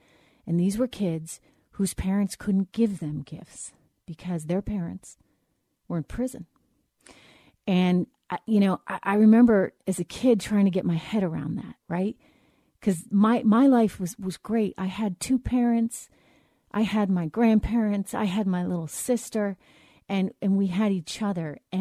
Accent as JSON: {"language": "English", "country": "United States", "said": "it is my right as an American, and it is my duty as a journalist"}